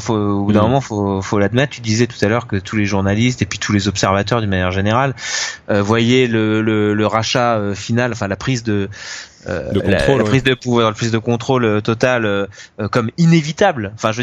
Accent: France; c'était quelque chose qu'on regardait presque avec un peu de fierté aussi, parce qu'on est français.

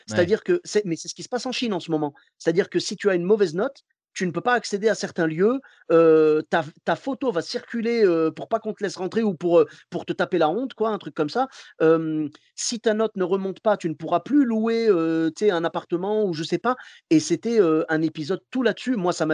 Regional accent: Morocco; Ah, écoute, je suis marocain jusqu'au bout.

